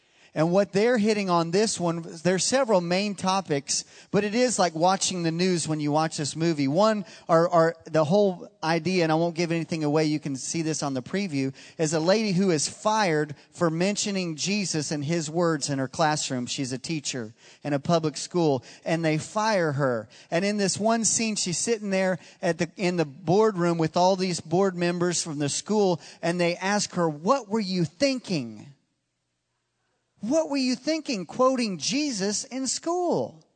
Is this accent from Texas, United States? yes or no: yes; Fort Worth, Texas, United States; I said, I'm from Fort Worth.